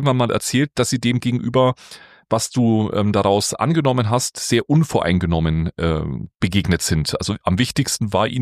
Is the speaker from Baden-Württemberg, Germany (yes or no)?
no; Bavaria, Germany; als gebürtiger Franke